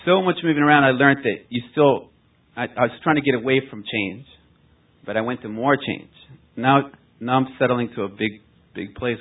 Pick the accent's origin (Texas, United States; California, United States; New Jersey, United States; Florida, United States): Florida, United States; I'm from South Florida.